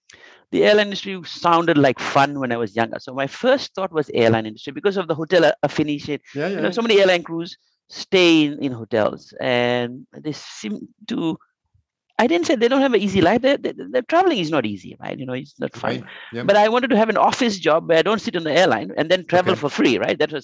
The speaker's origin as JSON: {"language": "English", "country": "Fiji", "said": "So I come from Fiji. I do not like plastic. I love my blue water, blue ocean."}